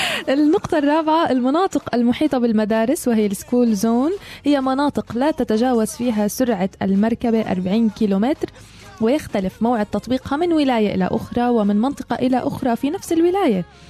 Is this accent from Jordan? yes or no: yes; Jordan; now in Australia; إنه بالأردن مثلا يعني من المكان اللي أنا هاجرت منه كان ما مش أنا اللي بعبي البنزين بإيدي.